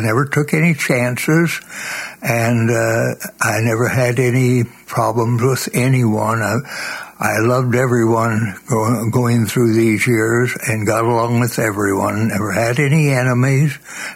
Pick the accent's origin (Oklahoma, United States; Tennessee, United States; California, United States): Oklahoma, United States; Tulsa; also born or lived in Kansas City; And then we moved from Kansas City back to my original birthplace here in Tulsa in 38, and I finished my education here, junior high at Wilson, junior high, high school Will Rogers High School, graduated there in 43